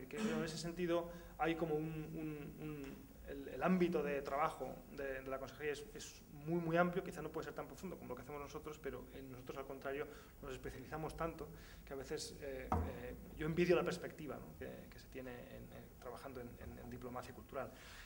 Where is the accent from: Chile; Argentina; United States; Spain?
Spain; moved away; como antes que como científico, como español y como ciudadano, siento una cierta frustración, ¿no? Por no poder trabajar en España.